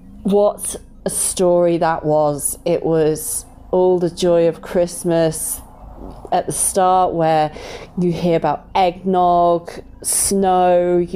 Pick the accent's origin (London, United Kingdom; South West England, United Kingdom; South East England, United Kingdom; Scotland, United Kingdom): South East England, United Kingdom; Blackwater; I'm 34 and I'm from Blackwater in Hampshire.